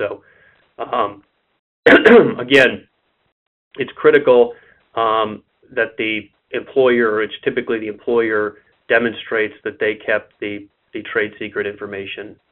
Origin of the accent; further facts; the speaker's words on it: Midwest, United States; accent: Midwestern; unfortunately, I'm originally from the Midwest. So you don't get to hear Matlock. You get to hear my Midwestern voice.